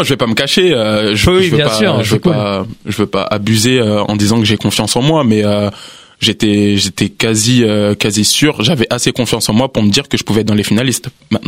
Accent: Saint-Denis, Île-de-France, France; born there; Je suis né en Seine-Saint-Denis. À Saint-Denis.

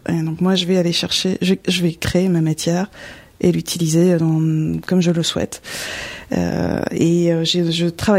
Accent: Hauts-de-France, France; je suis nordiste

